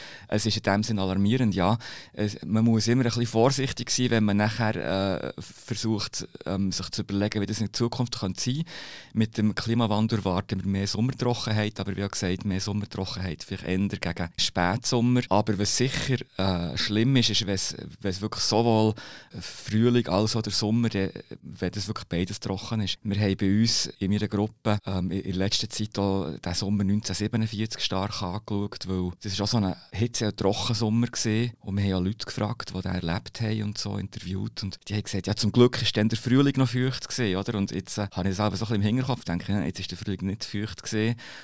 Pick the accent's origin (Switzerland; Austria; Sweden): Switzerland; Bern; Ich muss sagen, ich bin Berner, ich gehe gerne in die Aare.